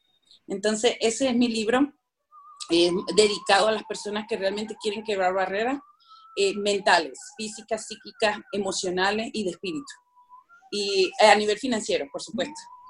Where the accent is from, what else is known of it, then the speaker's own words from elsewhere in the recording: Caracas, Capital District, Venezuela; born there; nací en Caracas, Venezuela, hace unos cuantos años. tengo una edad, yo siempre digo, a flor de piel